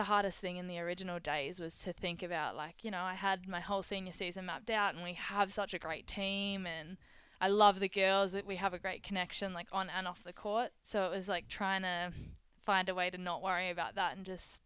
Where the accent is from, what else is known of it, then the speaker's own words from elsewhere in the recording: Australia; The one percenters, that's what we always talk about being an Australian player, is the one percenters, and yeah, diving on loose balls, getting the tough rebounds and making the easy passes. That's kind of the things that are instilled in us from a really young age.